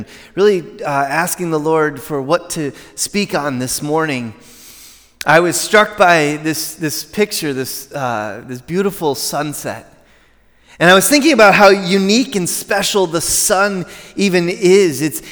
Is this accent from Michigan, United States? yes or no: yes; Michigan, United States; growing up in Michigan, as many of you probably did, I visited Lake Michigan almost every summer.